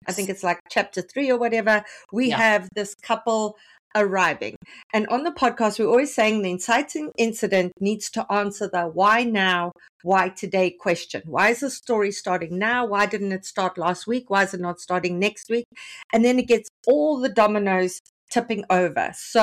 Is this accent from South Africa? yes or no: yes; South Africa; as a South African, we have a friendly rivalry with Australia in the rugby.